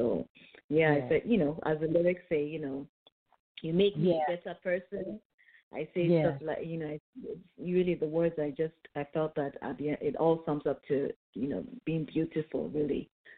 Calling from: Washington, District of Columbia, United States; Well, I'm calling from Washington, D.C., and here on the East Coast in the United States of America.

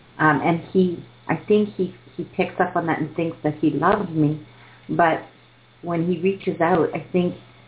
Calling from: Canada; I'm calling from Canada.

